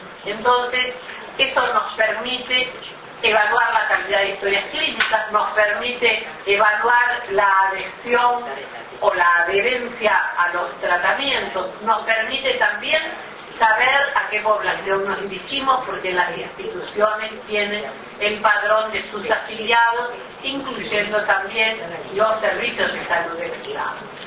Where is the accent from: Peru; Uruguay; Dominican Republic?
Uruguay; nos enorgullece como uruguayo